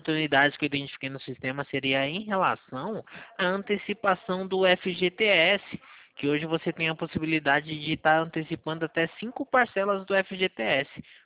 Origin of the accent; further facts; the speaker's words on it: Valinhos, São Paulo, Brazil; Eu sou aqui de Valinhos.